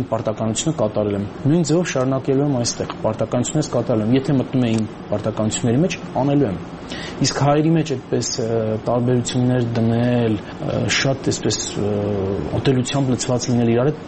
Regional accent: Yerevan, Armenia; now in United States; ամերիկացի եմ, այո, ասենք 31 տարի բնակվել եմ Միացյալ Նահանգներում, բայց միևնույն է, ես սկզբունքայինորեն Երևանցի եմ, Հայաստանցի եմ։

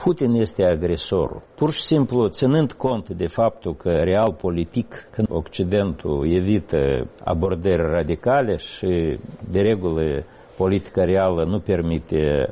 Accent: Moldova; noi suntem din Republica Moldova

